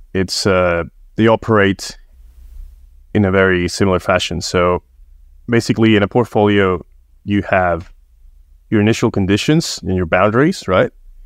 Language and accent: English; Spain; now in Australia; I am a senior portfolio strategist at Dashdot, and I was born and raised in Spain, been in Australia for 4 years now.